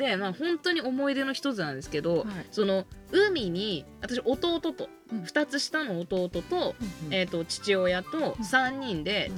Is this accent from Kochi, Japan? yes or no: no; Niigata, Japan; あの私も新潟なんですけど